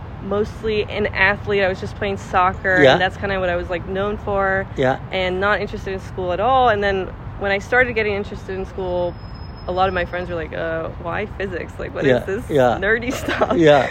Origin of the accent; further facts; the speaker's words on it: Pennsylvania, United States; So I grew up in Pennsylvania